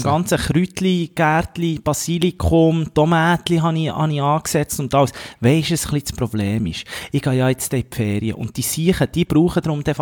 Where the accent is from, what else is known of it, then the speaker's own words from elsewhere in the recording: Locarno, Ticino, Switzerland; In meinem Heimatort rede ich dann zu dir mit einem schönen Ballöndli, Rosé oder Weisse in Locarno